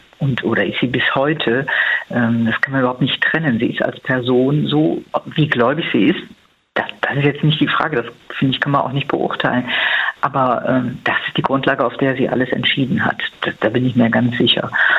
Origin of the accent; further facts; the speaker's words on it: Rhineland, Germany; Gut, als Rheinländerin kann ich sagen